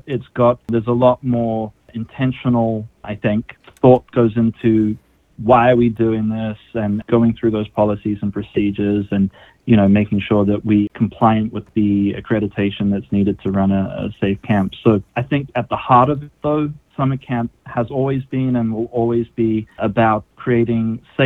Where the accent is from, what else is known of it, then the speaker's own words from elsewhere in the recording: London, United Kingdom; moved away as an adult; now in United States; I'm not from the U.S. originally. I'm actually from London, England. And coming to the U.S. as a J-1 visa participant in my early 20s